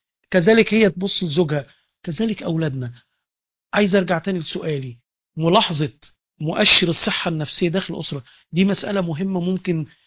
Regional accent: Egypt; واحنا كمصريين

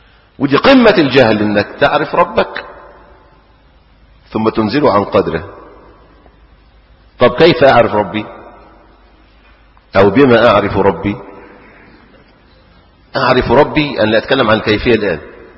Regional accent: Egypt; حتى إن احنا عندنا المثل الريفي، المثل المشهور عندنا في مصر

